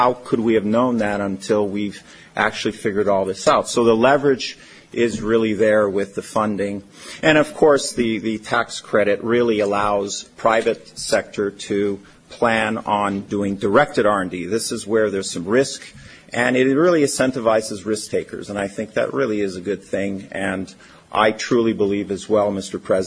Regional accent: Montreal, Quebec, Canada; now in United States; I'm originally from Montreal, and I came to the great universities, Berkeley, as well as Rensselaer, in the United States

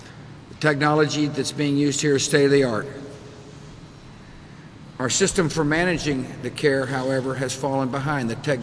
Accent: San Antonio, Texas, United States; right here in my home state of San Antonio, Texas.

